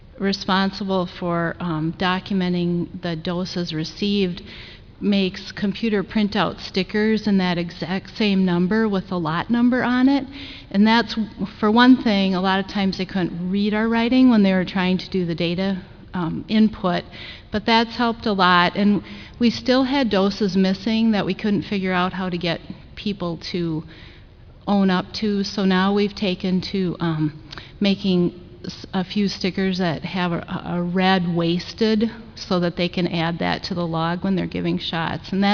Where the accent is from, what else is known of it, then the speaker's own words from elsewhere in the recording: Wisconsin, United States; I just have a couple comments with a lot of similar concerns, but I'm from Wisconsin.